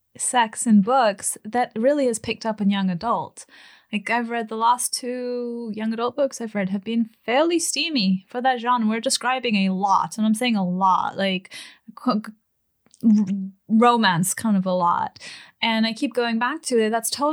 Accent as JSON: {"language": "English", "country": "Zimbabwe", "tie": "born or raised there", "said": "growing up in Zimbabwe, it was illegal to identify or be LGBTQ."}